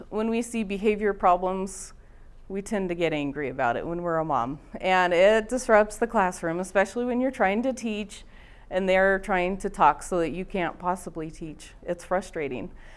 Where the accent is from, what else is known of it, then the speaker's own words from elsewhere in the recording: Morgan, Utah, United States; I'm from Morgan, Utah.